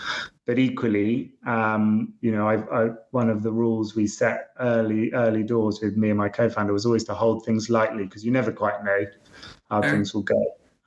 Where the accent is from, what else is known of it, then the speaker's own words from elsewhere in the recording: United Kingdom; and we're British, so we don't do that. We just sort of stumble along a bit.